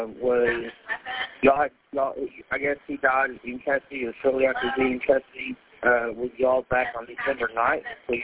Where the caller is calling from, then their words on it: Houston, Texas, United States; Houston, Texas.